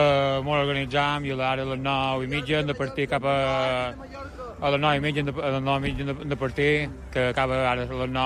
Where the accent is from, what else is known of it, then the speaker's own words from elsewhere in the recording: Ses Salines, Balearic Islands, Spain; De Set Salines.